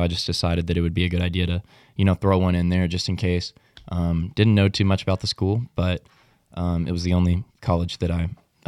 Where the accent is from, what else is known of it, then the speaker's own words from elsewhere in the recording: Fort Worth, Texas, United States; also born or lived in Weatherford; I was born in Fort Worth. August 12th, 2003, we lived in Weatherford. So after that, went back to Weatherford. You know, we spent a few years there. You know, parents moved. We went to Fort Worth, where I live